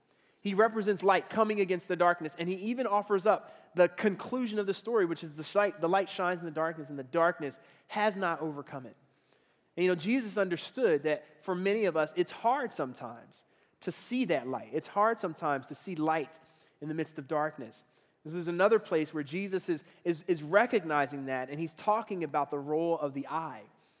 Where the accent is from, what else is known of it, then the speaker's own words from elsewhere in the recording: Philadelphia, Pennsylvania, United States; born there; A lot of those happened in the city that I was born in Philadelphia.